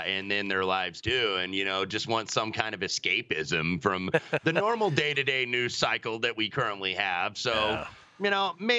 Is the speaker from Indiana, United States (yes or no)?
yes; Indianapolis, Indiana, United States; Well, at my hometown in Indianapolis, there was a big deal at the Indianapolis Motor Speedway